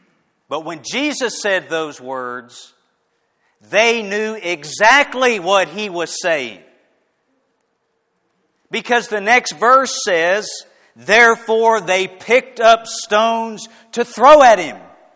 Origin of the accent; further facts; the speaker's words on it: Deer Park, United States; I am 43 years old. I am from Deer Park. I am married.